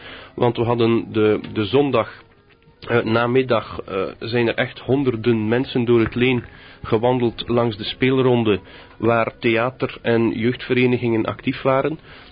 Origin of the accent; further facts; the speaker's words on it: Flanders, Belgium; Bij ons in Vlaanderen gaat dat, laat ons zeggen, beter dan vroeger.